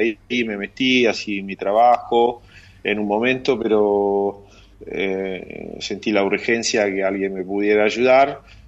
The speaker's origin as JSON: {"language": "Spanish", "town": "Rome", "region": "Lazio", "country": "Italy", "second_language": "Spanish", "said": "Soy italiano, romano"}